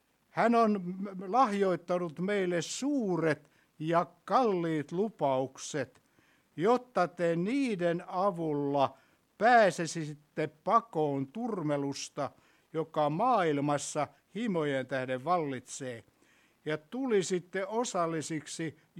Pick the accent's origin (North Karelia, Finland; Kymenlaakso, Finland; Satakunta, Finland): Kymenlaakso, Finland; Kotka; Meillä Kotkassa, mä oon voinut kertoa tämän. En tiedä, sodan jälkeen niin leikittiin aina kaikkia sotaleikkejä.